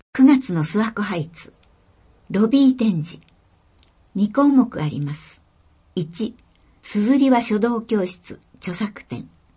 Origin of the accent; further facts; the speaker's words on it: New Zealand; Japanese is a second language; now in Japan; 今回は私の出身国であるニュージーランドの文化についてご紹介したいと思います。